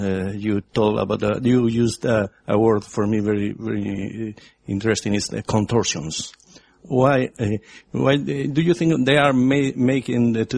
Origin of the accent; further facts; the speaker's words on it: Madrid, Community of Madrid, Spain; English is a second language; Hello. Ooh. … I came from Madrid.